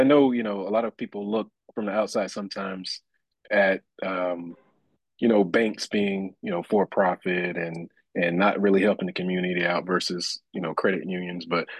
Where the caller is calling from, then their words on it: Rockledge, Florida, United States; I'm calling from Rockledge, Florida.